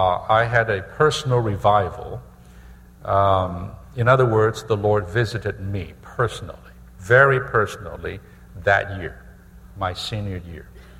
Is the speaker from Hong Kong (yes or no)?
yes; Hong Kong; moved away as an adult; also born or lived in China; now in United States; I was born in China. I grew up in Hong Kong